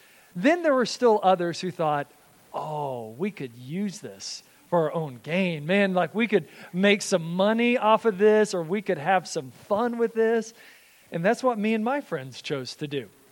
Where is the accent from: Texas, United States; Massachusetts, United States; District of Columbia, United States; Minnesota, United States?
Texas, United States; I was born and raised in Texas, and so it was just ingrained in me to be a Dallas Cowboys fan.